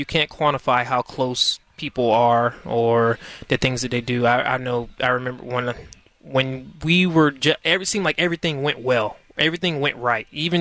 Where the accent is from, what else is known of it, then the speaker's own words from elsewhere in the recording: the South, United States; also born or lived in Boston area; I'm not from the Northeast. I'm from the South. So it's just cultural differences.